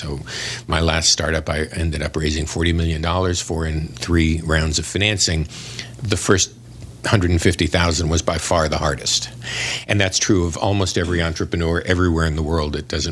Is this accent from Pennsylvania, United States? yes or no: no; Los Angeles, California, United States; And my last company, I'm from Los Angeles, my last company in Marina Del Rey was initially funded by angels